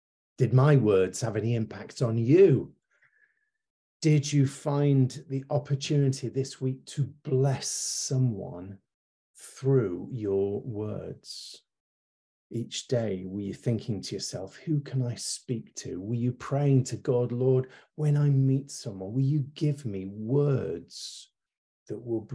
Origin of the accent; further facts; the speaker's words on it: Warrington, North West England, United Kingdom; born there; I was born in Warrington, right in the middle of Manchester and Liverpool.